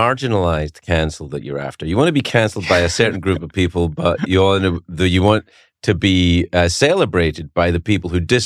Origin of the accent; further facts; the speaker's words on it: United States; I am American.